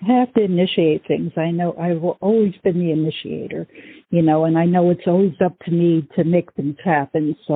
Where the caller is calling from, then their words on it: Oregon, United States; from Oregon.